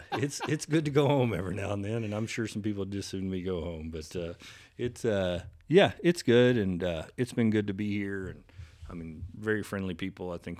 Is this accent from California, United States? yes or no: no; Oklahoma City, Oklahoma, United States; I am born and raised in Oklahoma City.